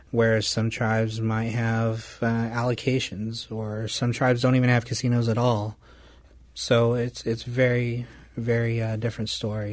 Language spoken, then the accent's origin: English; Stillwater, Oklahoma, United States; also born or lived in Tahlequah; But, you know, I grew up, I was born in Tahlequah, the heart of Cherokee Nation. I grew up in Stillwater. So I'm an Oklahoma State Cowboys fan.